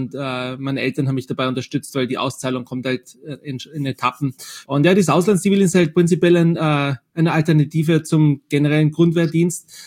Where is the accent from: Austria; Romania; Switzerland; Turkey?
Austria; hey, ich komme aus Österreich